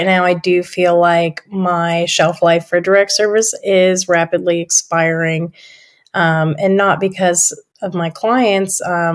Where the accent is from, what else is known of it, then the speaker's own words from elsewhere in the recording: Hagerstown, Maryland, United States; also born or lived in Morgantown; I grew up in Hagerstown, Maryland. I had to move to Morgantown.